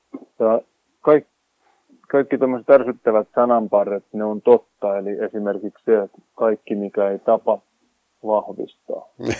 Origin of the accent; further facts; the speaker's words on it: Yläne, Southwest Finland, Finland; Ei, mä oon Ylänäeltä.